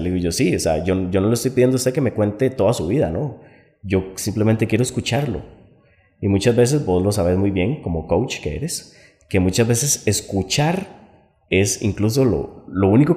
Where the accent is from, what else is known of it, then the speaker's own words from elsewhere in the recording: Moravia, San José, Costa Rica; voy para 36 años. Vivo en ahorita aquí en San José. Soy oriundo de San José también, del cantón de Moravia.